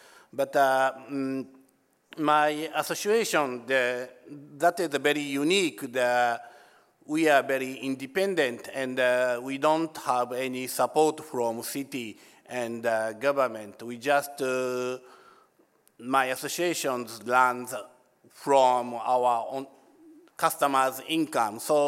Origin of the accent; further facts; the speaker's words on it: Japan; So I'm from Japan.